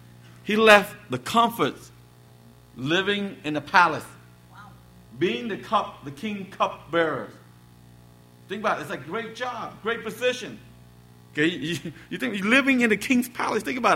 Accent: United States; now in Cambodia; I grew up here in America and we now live in Cambodia

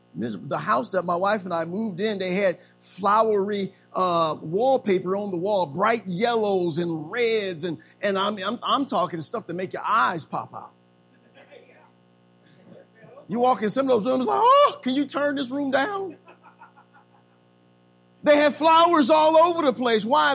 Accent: Illinois, United States; now in Tucson, United States; I was not. I was born and raised in Illinois, and I love waking up to the morning sunlight.

